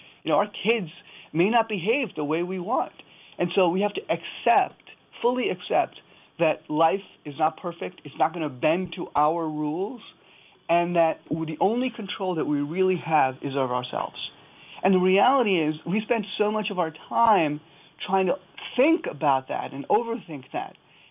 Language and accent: English; United States; because I'm an American, I grew up here, I mowed lawns, I delivered newspapers